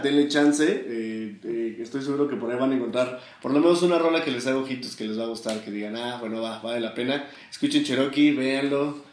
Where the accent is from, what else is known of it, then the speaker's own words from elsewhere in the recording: Mexico; somos de México y de alguna forma nos lleva ahí la identidad.